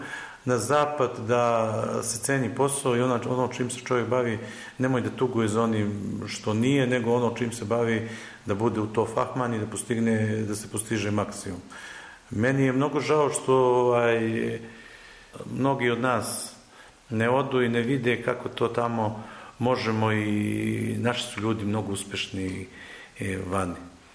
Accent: Sjenica, Šumadija and Western Serbia, Serbia; ja sam nakon 22 godine došao u Sjenici da živim ostatak života, odavde iz Sjenice sam

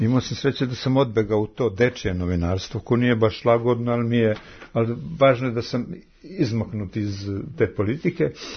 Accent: Lipljan, Kosovo; ja sam otud iz Lipljana, iz jednog sela, onog tragičnog, Starogradsko.

